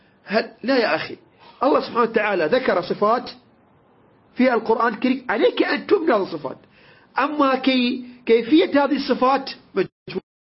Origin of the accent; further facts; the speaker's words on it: Iraq; عندنا احنا الساحة عندنا بالعراق اسمها الطرمة